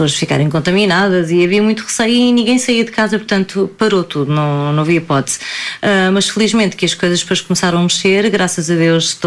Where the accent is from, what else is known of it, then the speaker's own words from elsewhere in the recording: Almada, Setúbal, Portugal; now in Montijo, Portugal; que eu sou de Almada, apesar de morar no Montijo.